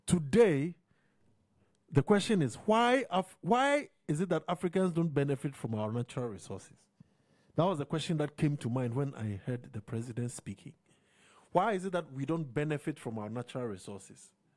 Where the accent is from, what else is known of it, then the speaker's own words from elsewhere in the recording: Suriname; Because I know that the Surinamese, we came from Ghana.